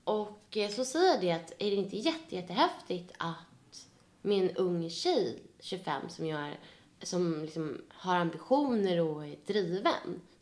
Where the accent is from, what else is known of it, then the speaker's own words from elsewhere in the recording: Sweden; För att som svensk har väldigt så här starka åsikter om jämställdhet och så här female empowerment.